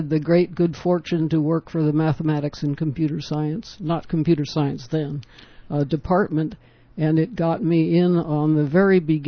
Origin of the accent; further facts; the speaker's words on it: Hawaii, United States; born there; now in Northfield, United States; No, I was born in Hawaii.